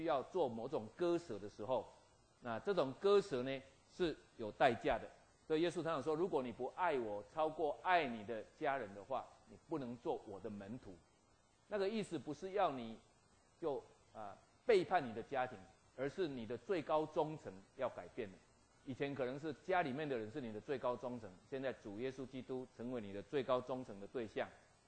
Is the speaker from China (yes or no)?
no; Taiwan; 我是台湾人，所以我跟赵瑞牧师讲话是用台湾话